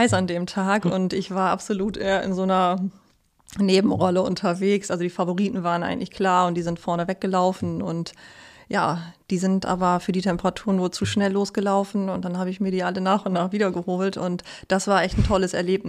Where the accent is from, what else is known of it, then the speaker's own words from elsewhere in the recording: Krummhörn, Lower Saxony, Germany; Nee, aufgewachsen in der Krummhörn. Tatsächlich in Fiskwart.